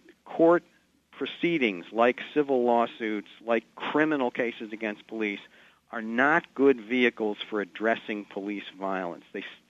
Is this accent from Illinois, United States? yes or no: yes; Chicago, Illinois, United States; but I grew up in Chicago, too, in the same period.